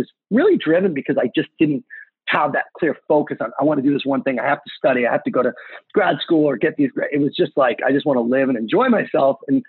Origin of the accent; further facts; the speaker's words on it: California, United States; my mom actually took me and my brother to California when I was 2 years old. So I was raised in California with my mom.